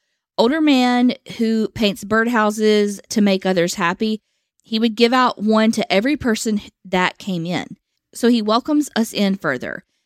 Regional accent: Georgia, United States; So not only is it nowhere close to home, born and raised near Atlanta

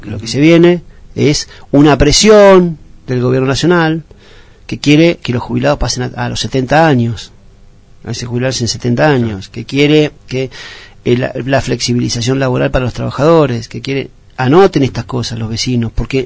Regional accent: Argentina; nosotros sí, los argentinos sí, somos expertos

